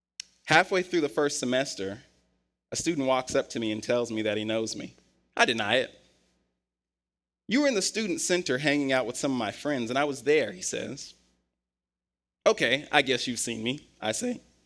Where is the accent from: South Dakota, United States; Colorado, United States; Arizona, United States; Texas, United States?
Colorado, United States; now in Tallahassee, United States; I'm from Colorado, so I'm used to a lot of different types of weather, mostly cold, though.